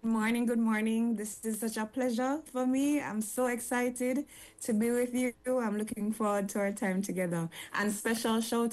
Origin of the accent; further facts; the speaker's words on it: Jamaica; also born or lived in Barbados; I'm Jamaican, as you probably can tell from my accent. Grew up in Jamaica. I've lived in Barbados. I see myself as a Caribbean person at heart. And also probably a secret Trini